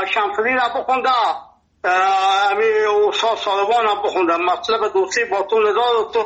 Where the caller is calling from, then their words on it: Nimruz, Afghanistan; ما 50 سال در ولایت نیمروز هستیم. اینجا لهجه ما لهجه فارسی هست، اینجا لفظی ما لهجه بلوچی هست، اینجا پشتو گپ میزنیم.